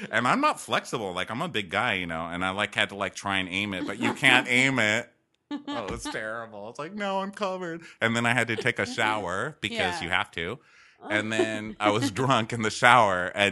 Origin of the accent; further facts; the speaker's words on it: El Paso, Texas, United States; So I had, like, growing up in El Paso, all my friends were adults because I was always doing shows at the community theaters and stuff.